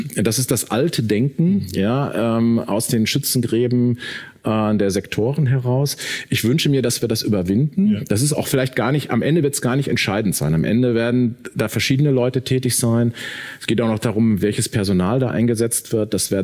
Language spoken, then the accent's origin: German; North Rhine-Westphalia, Germany; Aber im Sauerland, wo ich aufgewachsen bin, nicht.